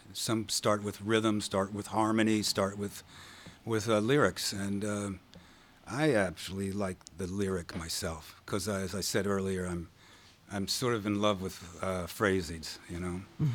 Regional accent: Maryland, United States; Southern Maryland, about a half hour out of D.C., and right across the river, Potomac River, from Alexandria, Virginia. And it was, you know, tobacco country when I was a kid.

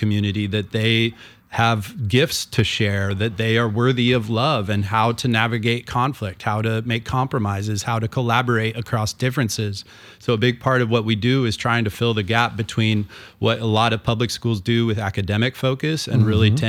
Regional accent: Vashon, Washington, United States; I grew up on Vashon, became a teacher

